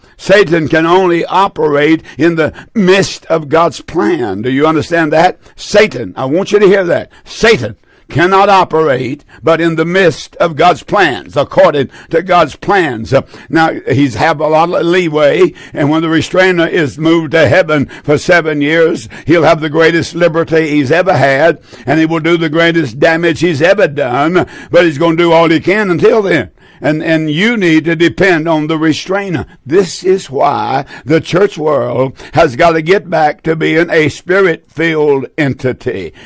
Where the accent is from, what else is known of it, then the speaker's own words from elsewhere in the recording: United States; I love America. I'm an American man to the core.